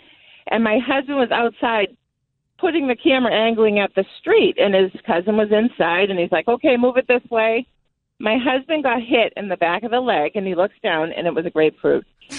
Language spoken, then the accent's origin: English; East Bridgewater, Massachusetts, United States; So my parents, I grew up in East Bridgewater